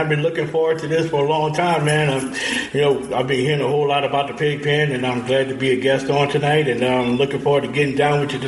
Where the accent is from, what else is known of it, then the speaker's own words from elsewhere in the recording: Louisiana, United States; I used to be a sports writer for a daily newspaper back in my home state of Louisiana.